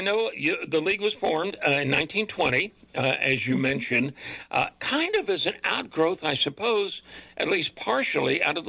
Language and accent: English; Houston, Texas, United States; I have moderated some of the league votes over the years here in Houston, which is my hometown, and elsewhere.